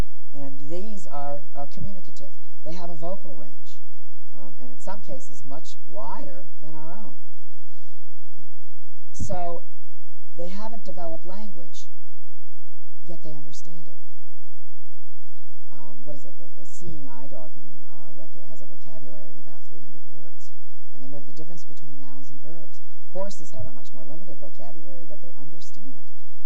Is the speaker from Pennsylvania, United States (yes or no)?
yes; Hanover, Pennsylvania, United States; born there; I was actually born almost on the Mason-Dixon line. I was born in Hanover, Pennsylvania.